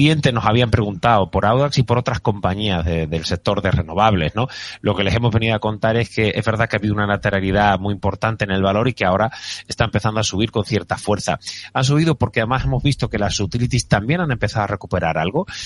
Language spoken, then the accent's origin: Spanish; Seville, Andalusia, Spain; De mi tierra, sí, sí. Y hoy que estamos ya en Martes Santo, pues está muy bien que un sevillano también esté mirando la bolsa